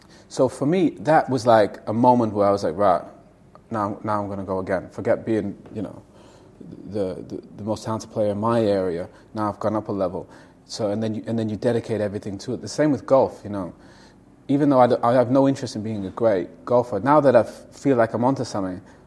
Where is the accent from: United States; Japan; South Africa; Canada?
Canada; I was lucky growing up in Canada.